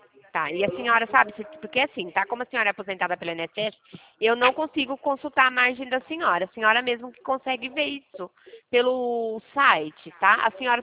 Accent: Campinas, São Paulo, Brazil; sou de Campinas.

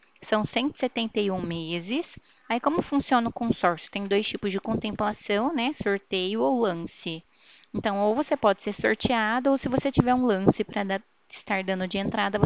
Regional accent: Ribeirão Preto, São Paulo, Brazil; eu sou aqui de Ribeirão Preto.

